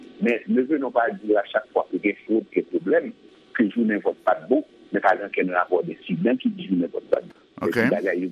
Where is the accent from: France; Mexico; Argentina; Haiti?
Haiti; Deuxièmement, en tant qu'Haïtien, qui a des positions en plus et qui suit l'actualité